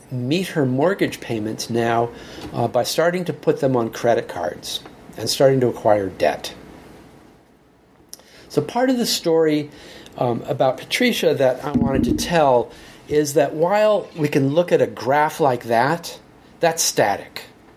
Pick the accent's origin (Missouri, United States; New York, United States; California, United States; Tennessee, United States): California, United States; Los Angeles; now in Boston, United States; Every time I would go to Los Angeles, I'm based in Boston, I grew up in Los Angeles.